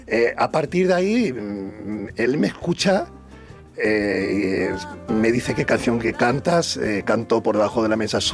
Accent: Catalonia, Spain; born there; Sí, claro, mis padres son de Cádiz, mis abuelos de Cádiz, o sea, tengo toda mi familia de Cádiz. Yo nací en Cataluña, pero claro, las raíces son de Cádiz.

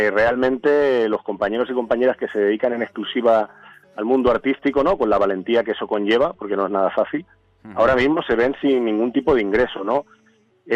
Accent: Santa Coloma de Gramenet, Catalonia, Spain; Soy de Santa Coloma y Gramanet, nació en el ambulatorio de la calle Mayor. Soy un pata negra colomense.

